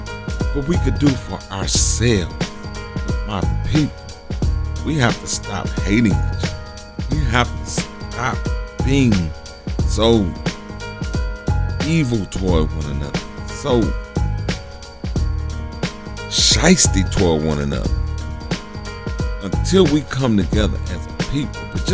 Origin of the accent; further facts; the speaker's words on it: Dallas, Texas, United States; now in Houston, United States; But I'm a native Dallas. I'm from Dallas, from Oak Cliff, Texas. But I live now, reside in the Houston, Texas area.